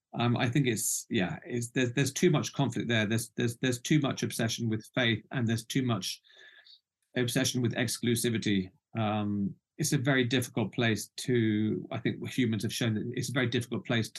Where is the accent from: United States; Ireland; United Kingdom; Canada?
United Kingdom; I'm British, I come from the UK